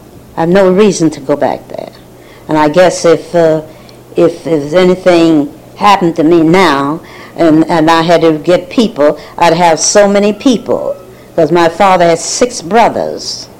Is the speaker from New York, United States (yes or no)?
no; Winston-Salem, North Carolina, United States; I don't think I met three lesbians from Winston-Salem, North Carolina. Even up to now.